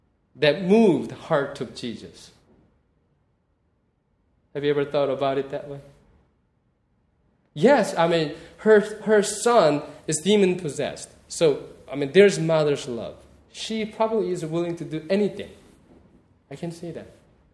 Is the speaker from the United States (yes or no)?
no; South Korea; That's the message I heard when I was growing up in Presbyterian Church in South Korea, that everybody outside our church are damned, but we are okay because we're all saved.